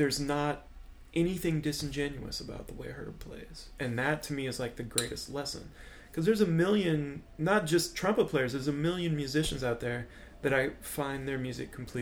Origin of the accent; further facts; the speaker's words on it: Oregon, United States; growing up in Oregon and like just picking up weirdo records where I could